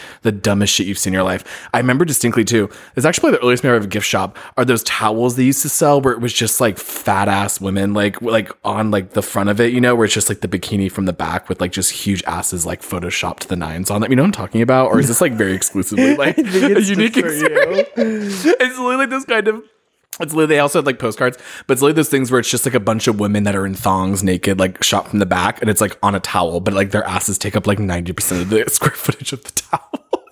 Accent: San Diego, California, United States; Well, I grew up in San Diego, so like literally

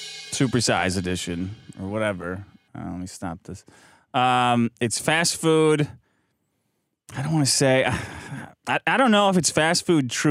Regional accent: Texas, United States; As a Texan, Whataburger is great.

